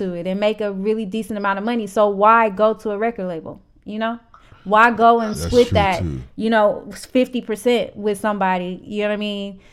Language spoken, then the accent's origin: English; St. Louis, Missouri, United States; Like, and St. Louis really supports their local artists, and that's another thing I appreciate about my hometown.